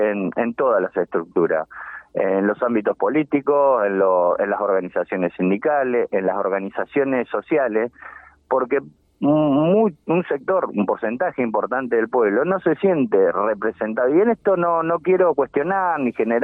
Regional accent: Argentina; Mira, como argentino, orgullosamente argentino, como patriota

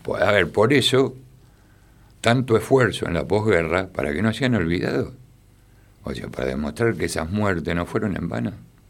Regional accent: Argentina; Somos orgullosos argentinos cada vez que hay un mundial.

